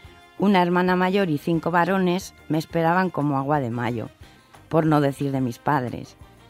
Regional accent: Chumillas, Castilla-La Mancha, Spain; born there; Nací en Chumillas, en mi casa, donde la abundancia solo era de emociones y no económica. En 1967, mi familia esperaba con ansia la llegada de la niña, que fui yo.

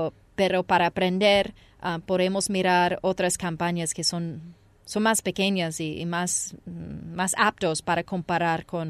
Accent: United States; yo como americana y como vengo de la tradición de los Estados Unidos

